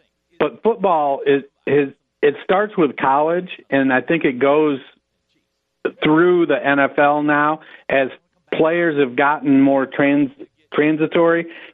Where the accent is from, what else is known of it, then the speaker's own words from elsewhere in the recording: Michigan, United States; now in Ohio, United States; So I grew up I grew up in Michigan. I'm a Detroit Lions, Detroit Tigers fan. I adopted the Browns when I moved to Ohio, so I know losing.